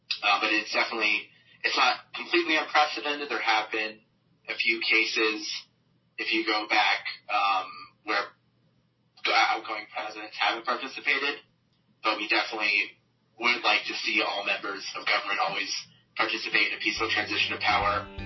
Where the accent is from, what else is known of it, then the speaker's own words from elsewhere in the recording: United States; So, you know, as an American, as a Republican, and as a person who was working there literally the day before, it was just very sad and horrifying to me that this was happening in our country.